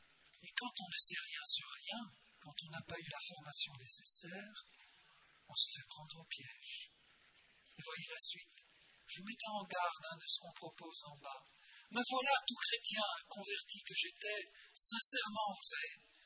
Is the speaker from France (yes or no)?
no; India; ça marchait tellement bien, précisément parce que je venais des Indes.